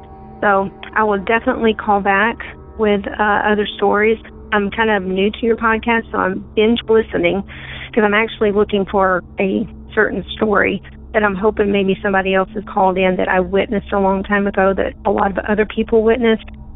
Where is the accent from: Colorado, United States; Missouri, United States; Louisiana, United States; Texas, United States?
Colorado, United States; from Colorado.